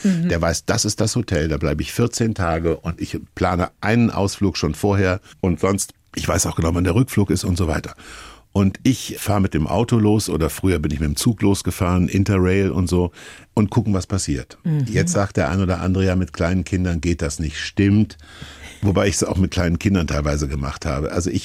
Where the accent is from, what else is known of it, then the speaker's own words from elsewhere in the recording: Kassel, Hesse, Germany; born there; wie zum Beispiel Hamburg und Berlin oder meine Geburtsstadt Kassel.